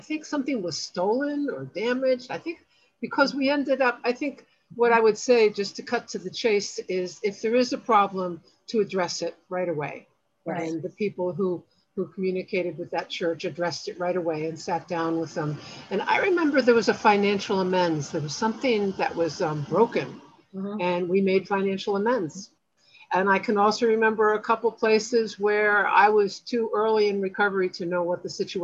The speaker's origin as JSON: {"language": "English", "region": "Maryland", "country": "United States", "said": "I'm an addict. I'm from Montgomery area in Maryland."}